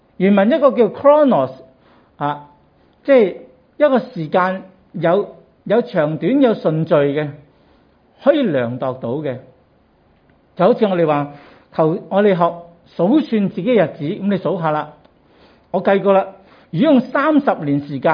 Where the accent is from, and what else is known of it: Hong Kong